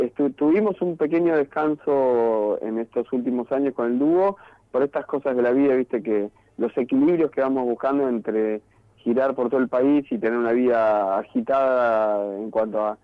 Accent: Cipolletti, Río Negro, Argentina; also born or lived in Coronel Dorrego; yo soy venido, digamos, de Cipolletti y de Río Negro, provincia de Río Negro. Nacido en provincia de Buenos Aires, en Coronel Dorrego, pero viví casi siempre ahí en Río Negro.

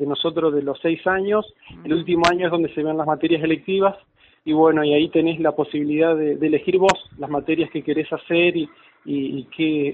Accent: Santa Fe, Argentina; yo soy de Santa Fe, venía de una escuela técnica de Santa Fe

